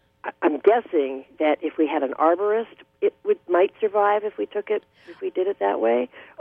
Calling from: Townsend, Massachusetts, United States; Well, I am calling you from my home in Townsend, Mass.

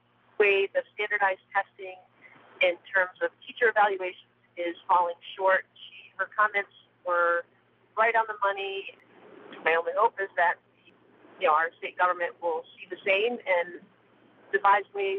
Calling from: Albany, New York, United States; I'm calling from Albany, New York

